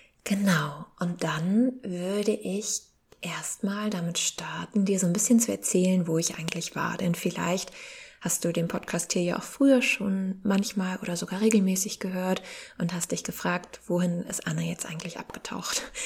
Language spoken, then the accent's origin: German; Southern Germany, Germany; dort in Süddeutschland, wo ich auch geboren bin, was für mich auch ja so meine Heimat eigentlich ist